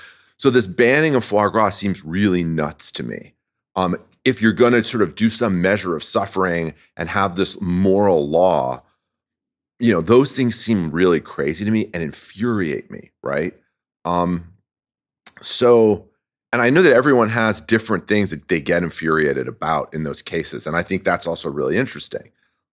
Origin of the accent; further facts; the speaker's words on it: France; look, I grew up in France, and in France, the geese and the ducks